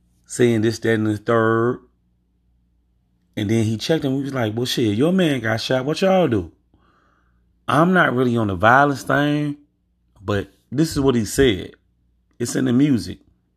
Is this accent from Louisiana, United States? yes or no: yes; Bastrop, Louisiana, United States; also born or lived in Elgin, United States / Chicago, United States; now in Rockford, United States; I'm in Rockford, Illinois. I'm from Bastrop, Louisiana. The home of the Hustlers, by the way.